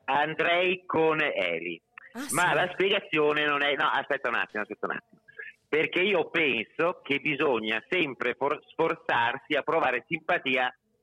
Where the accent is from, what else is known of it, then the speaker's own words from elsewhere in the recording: Parma, Emilia-Romagna, Italy; Ma io sono di Parma